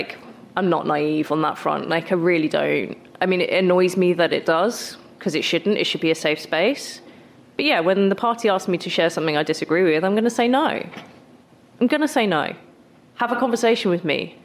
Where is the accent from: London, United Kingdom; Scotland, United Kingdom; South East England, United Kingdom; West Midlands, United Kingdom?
South East England, United Kingdom; Hastings; my experience growing up in Hastings.